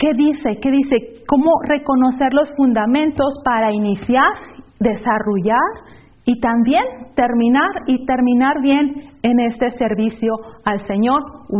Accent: Monterrey, Nuevo León, Mexico; accent: Monterrey; Yo soy mexicana, nací en Monterrey, Nuevo León, México. Ahí nací, ahí crecí, ahí he pasado la mayor parte de mi vida. El acento que ustedes escuchan es de Monterrey.

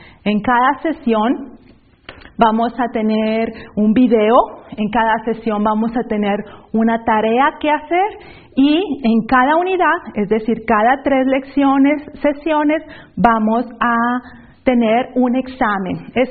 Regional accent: Monterrey, Nuevo León, Mexico; accent: Monterrey; Yo soy mexicana, nací en Monterrey, Nuevo León, México. Ahí nací, ahí crecí, ahí he pasado la mayor parte de mi vida. El acento que ustedes escuchan es de Monterrey.

